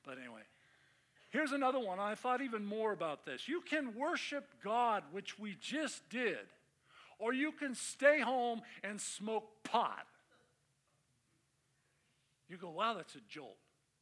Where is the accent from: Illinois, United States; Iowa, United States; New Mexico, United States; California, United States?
California, United States; That means, like I grew up in the Bay Area, so Chronicle was a San Francisco Chronicle.